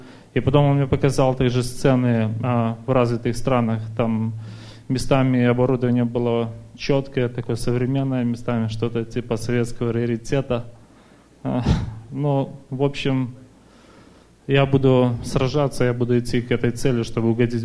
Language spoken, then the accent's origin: Russian; Massachusetts, United States; я из Массачусетса приехал сюда.